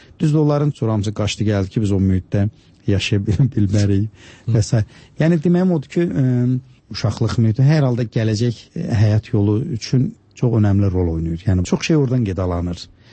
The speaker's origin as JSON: {"language": "Azerbaijani", "town": "Babayl", "region": "Zangilan District", "country": "Azerbaijan", "tie": "born there", "said": "mən o kənddə, bizim Zəngilanda doğulmuşam, bizim kəndimiz Babayl deyilən kənddir."}